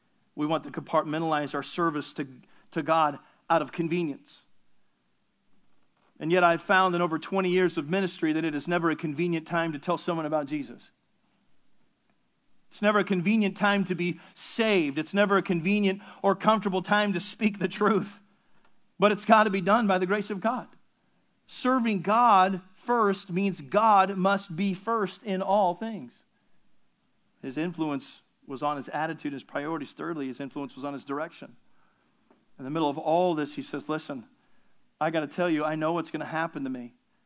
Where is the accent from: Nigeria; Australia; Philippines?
Philippines; being Filipino, I've always kind of been drawn to Filipinos. Filipinos rule.